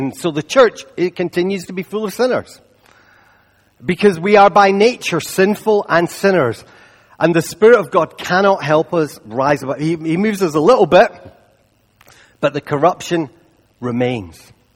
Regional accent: Scotland, United Kingdom; I'll tell you, it's been painful being Scottish through all these years.

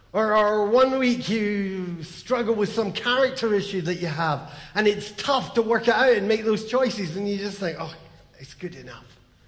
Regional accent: Scotland, United Kingdom; Possibly because we're Scottish, if I asked you to list your weaknesses, you would do it really well.

